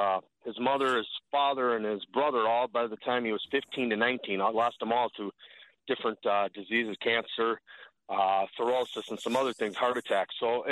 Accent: Minneapolis, Minnesota, United States; Yeah, I grew up in the Minneapolis area. Mom and dad at home.

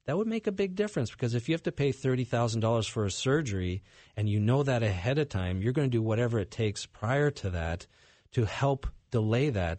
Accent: Canada; moved away; I come from Canada and their healthcare system, their model, and I grew up with it. And I love my Canadian heritage

